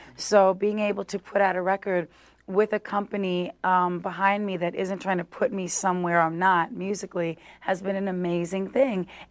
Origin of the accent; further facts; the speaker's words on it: New York City, New York, United States; being a New Yorker, I haven't been here all year.